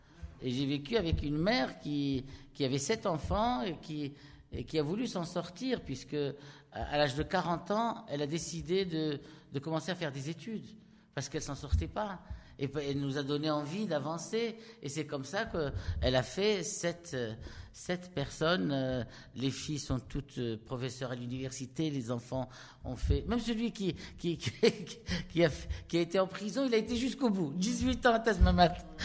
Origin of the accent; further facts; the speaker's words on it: Marrakesh, Marrakesh-Safi, Morocco; moi je viens du fin fond de la Médina de Marrakech.